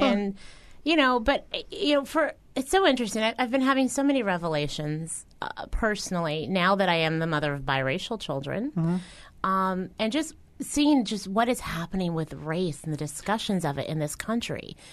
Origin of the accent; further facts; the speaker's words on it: Texas, United States; So I was never asked what I was, though, until I moved to New York. I grew up in Texas